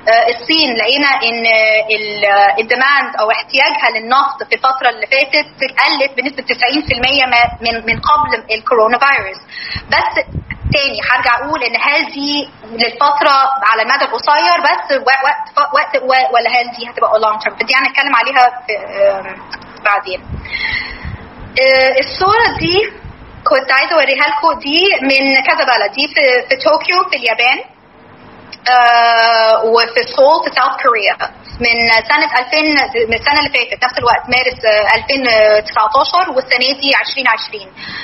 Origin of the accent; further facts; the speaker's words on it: Egypt; الموارد المائيه اوريدي حاجه نادره عندنا في مصر